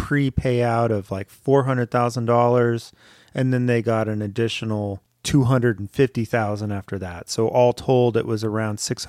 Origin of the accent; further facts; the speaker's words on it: Thousand Oaks, California, United States; They first live in Calabasas, which I grew up in the Thousand Oaks area.